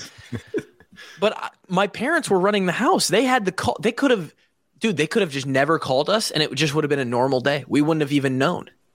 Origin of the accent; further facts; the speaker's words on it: Marshalltown, Iowa, United States; Three of us, and we grew up in Marshalltown, right?